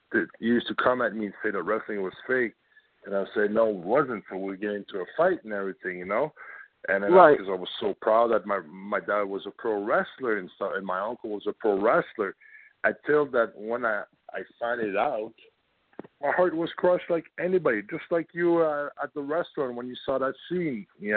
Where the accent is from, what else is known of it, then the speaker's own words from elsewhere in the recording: Montreal, Quebec, Canada; also born or lived in Florida, United States; I grew up in Florida. Actually, I started to grow up in Florida, you know. And then we moved back to Montreal and everything, you know.